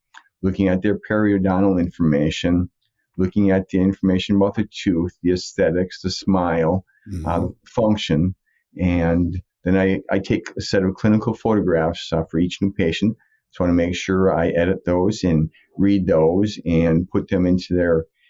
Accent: Green Bay, Wisconsin, United States; I was born and raised in Green Bay, and my dad was a dentist.

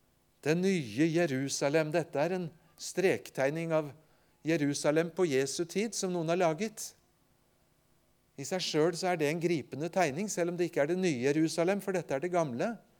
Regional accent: Vestfold, Norway; Hjemme i Vestfold husker jeg godt en stor, flott

